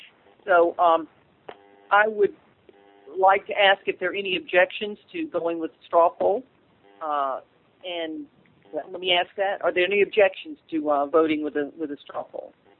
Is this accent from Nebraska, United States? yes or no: no; Texas, United States; I'm in California. And I'm ordinarily from Texas